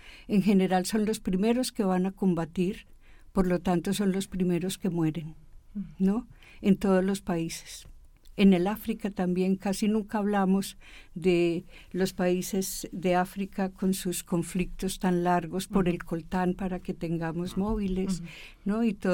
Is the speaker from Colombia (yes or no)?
yes; Colombia; now in Spain; quiero decir desde dónde me sitúo. Yo soy una mujer refugiada colombiana desde hace 16 años.